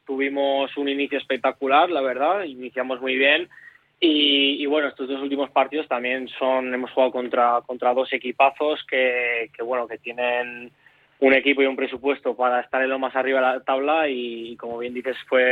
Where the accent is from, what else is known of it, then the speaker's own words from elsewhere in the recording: Barakaldo, Basque Country, Spain; soy de aquí, de Baracaldo, de toda la vida